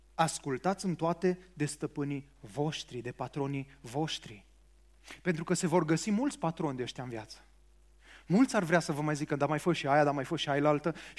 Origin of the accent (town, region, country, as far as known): Romania